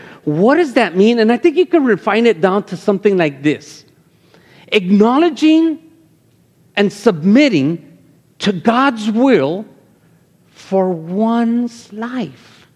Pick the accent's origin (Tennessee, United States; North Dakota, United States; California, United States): California, United States; Los Angeles; In the hood, where I grew up in Los Angeles, in mid-city LA, you didn't hang out with those people.